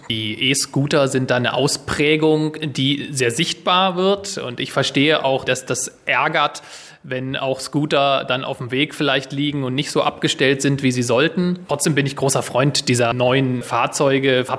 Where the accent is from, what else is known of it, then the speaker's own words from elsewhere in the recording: Wolfsburg, Lower Saxony, Germany; born there; Ja, ich bin gebürtiger Wolfsburger